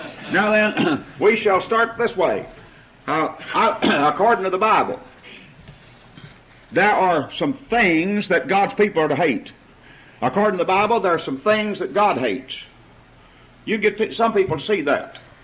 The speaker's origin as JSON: {"language": "English", "region": "Texas", "country": "United States", "tie": "born or raised there", "said": "I grew up in the Southwest."}